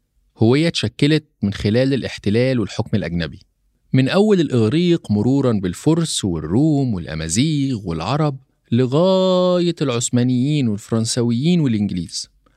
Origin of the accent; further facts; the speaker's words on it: Egypt; الصورة المنفصلة بيني كمصري بيعيش في القارة الأفريقية وإحساسي بالانتماء للقارة